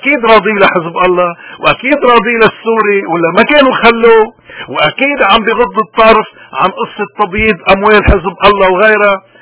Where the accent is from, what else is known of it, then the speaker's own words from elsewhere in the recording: Lebanon; بلدنا لبنان